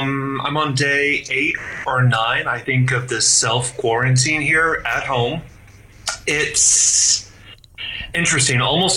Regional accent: United States; now in China; Yeah, I'm an American. I'm used to my freedom.

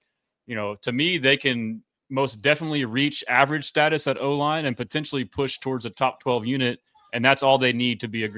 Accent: Houston, Texas, United States; born and raised in Houston

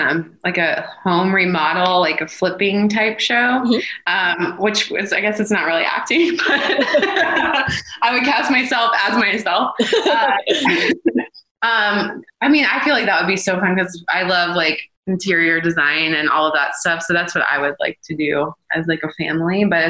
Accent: Atlanta, Georgia, United States; now in Los Angeles, United States; And like, I just feel like I grew up in Atlanta, Justin grew up in Louisiana

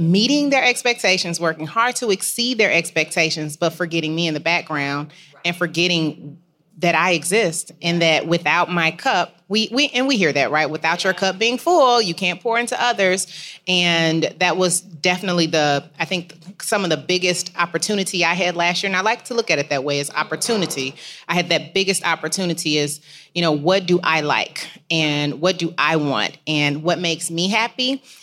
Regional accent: Midwest, United States; hey, I'm from the Midwest. We get the job done. We keep our heads down. We're quiet and we smile.

